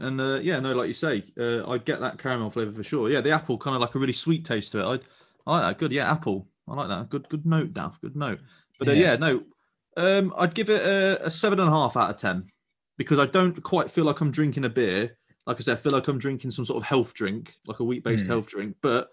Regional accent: England, United Kingdom; Obviously, with us being English men, this will obviously be our take on that game.

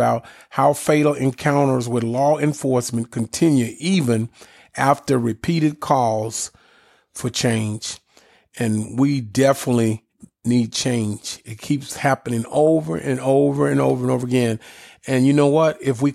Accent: Little Rock, Arkansas, United States; now in California, United States; towards Arkansas, where I'm from. I'm from Little Rock originally. I live in California now.

